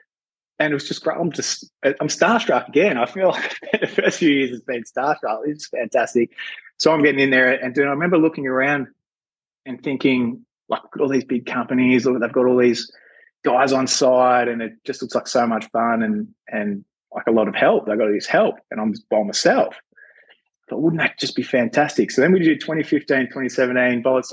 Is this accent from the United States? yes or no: no; Lilydale, Victoria, Australia; I grew up in Lilydale and in the Dandenongs, east of Melbourne.